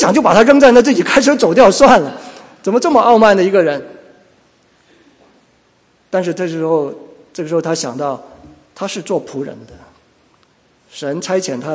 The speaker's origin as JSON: {"language": "Chinese", "country": "China", "said": "很多时候我们中国人也常讲说什么要吃得苦中苦才能做人上人"}